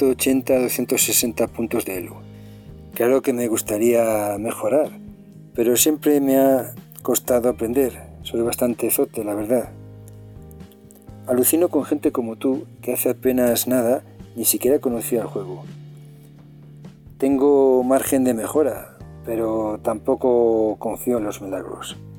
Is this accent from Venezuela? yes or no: no; Valladolid, Castile and León, Spain; Se podría decir que soy español por los cuatro costados, pues nací y vivo en Valladolid, de padres zaragozanos, por supuesto pasado por la Virgen del Pilar, y gran parte de mi familia son de Barcelona.